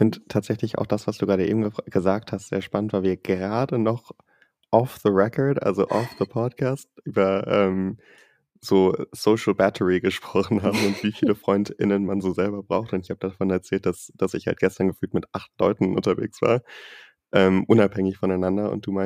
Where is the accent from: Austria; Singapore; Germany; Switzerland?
Singapore; Also ich bin eher in Singapur aufgewachsen, habe da auch mein Abitur gemacht.